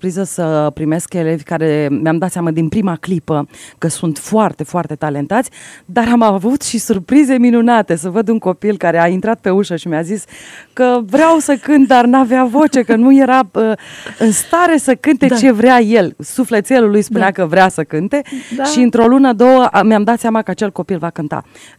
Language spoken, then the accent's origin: Romanian; Moldavia, Romania; mai mult folclor moldovenesc, că de aia suntem moldoveni.